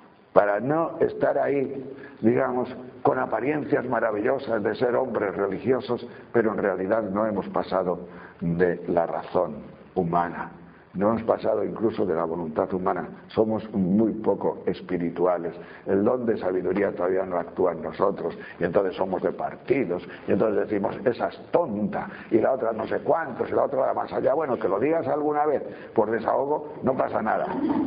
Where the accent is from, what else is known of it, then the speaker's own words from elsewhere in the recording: León, Castile and León, Spain; por lo menos en mi tierra, en León, que hace frío.